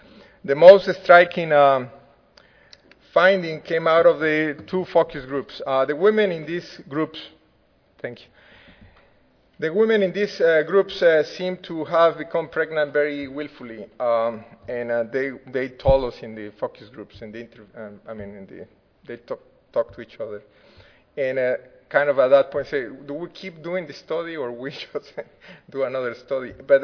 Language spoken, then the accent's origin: English; Veracruz, Mexico; the latest from Veracruz, my hometown in Mexico, by the way.